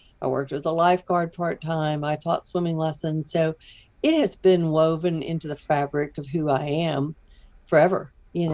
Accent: Knoxville, Tennessee, United States; I grew up in West Knoxville in a small community

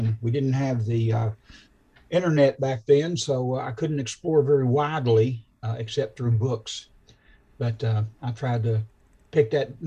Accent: Oak Ridge, Tennessee, United States; I grew up in Oak Ridge.

